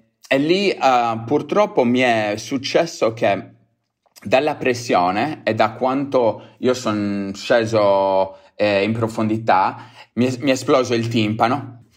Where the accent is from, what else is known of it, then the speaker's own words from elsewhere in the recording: Capitana, Sardinia, Italy; siamo cresciuti qua a Capitana, qua in Sardegna, da piccolini avevamo queste discese sotto casa